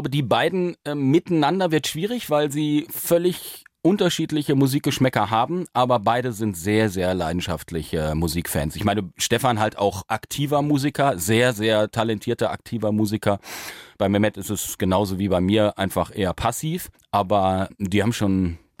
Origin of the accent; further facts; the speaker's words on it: North Rhine-Westphalia, Germany; Und ich kam als Ostwestfale dann dazu, kannte Köln überhaupt nicht